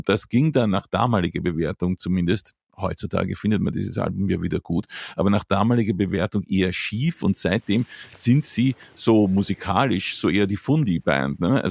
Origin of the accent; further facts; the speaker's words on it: Austria; ich als Österreicher würde sagen, unter der Fuchtel.